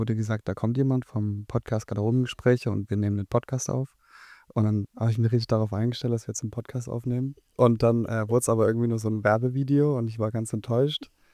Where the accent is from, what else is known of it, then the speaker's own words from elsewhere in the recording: Schweinfurt, Bavaria, Germany; Ich komme aus Schweinfurt. Das ist eine kleine Stadt in Bayern, die aber ganz viel Bedeutung hat.